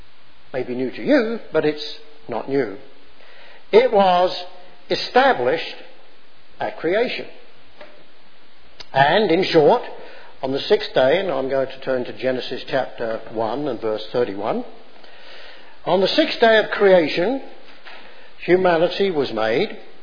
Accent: United Kingdom; now in United States; we were asked to renounce our loyalty, my previous allegiance as a British subject. And I was then asked to make a commitment, an affirmation that I would now become an American citizen. I was no longer under the laws and rules and regulations of Great Britain

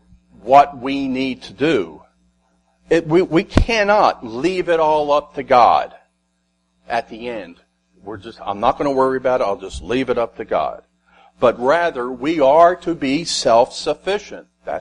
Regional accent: United States; The world as we once knew it, as what we recall growing up in America, no longer exist.

